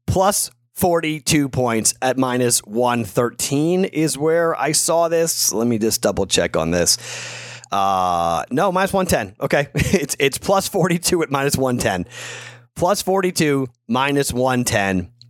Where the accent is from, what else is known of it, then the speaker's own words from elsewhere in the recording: Boston, Massachusetts, United States; I'm from Boston. We have our A's, Boston, okay?